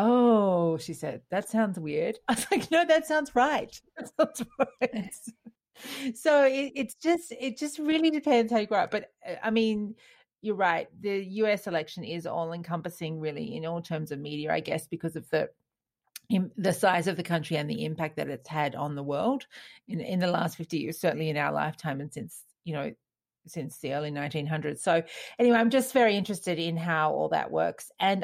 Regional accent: Australia; We grew up in Australia. We live there.

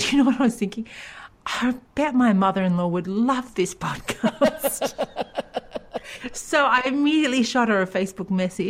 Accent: Australia; Shame on me as an Australian.

